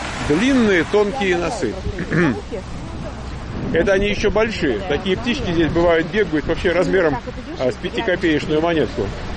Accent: Moscow, Russia; а вот мы были из Москвы.

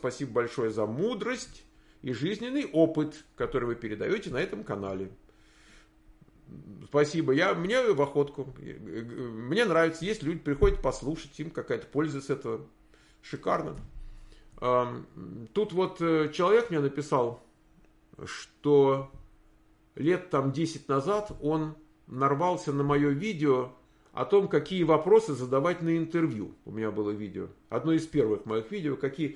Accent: Moscow, Russia; А я вырос в Москве

